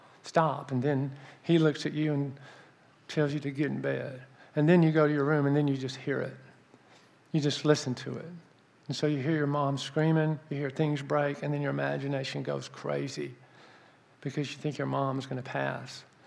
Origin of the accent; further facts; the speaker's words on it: Mobile, Alabama, United States; born there; So I was born down south in Mobile, Alabama.